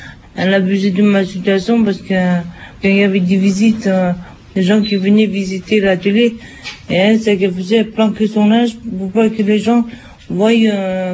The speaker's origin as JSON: {"language": "French", "region": "Île-de-France", "country": "France", "tie": "born there", "said": "j'ai 34 ans. Je suis née à Souilly-sur-Roche, dans la région parisienne."}